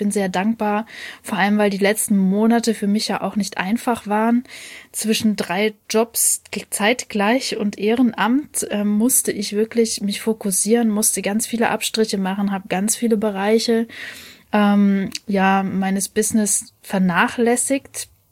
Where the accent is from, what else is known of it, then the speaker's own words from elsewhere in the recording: Leipzig, Saxony, Germany; Ich als Leipzigerin darf trotzdem mitmachen.